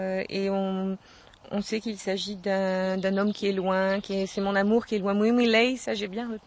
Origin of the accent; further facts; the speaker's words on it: Bordeaux, Nouvelle-Aquitaine, France; j'ai 47 ans, je viens de Bordeaux, du centre-ville